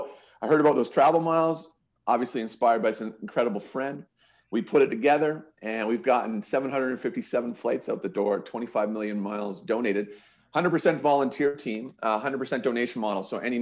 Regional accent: Calgary, Alberta, Canada; And I'm from Calgary, Alberta, and in Canada, and only 1 in 4 people were born and raised here.

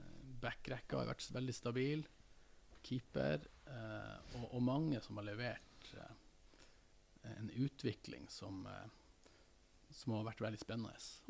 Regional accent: Narvik, Nordland, Norway; det jo fra Narvik, der jeg kommer ifra.

